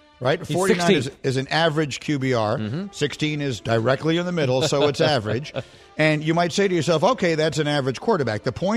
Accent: New York, United States; I mean, I'm from New York. I've seen cold, but it gets much colder in Chicago than it gets in New York.

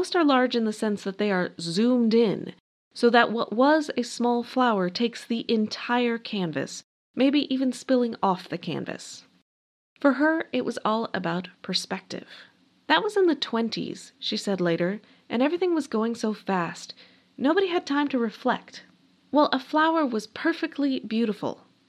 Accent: New Mexico, United States; The fact that I'm from New Mexico is not in any way relevant to that entirely unbiased, sober assessment.

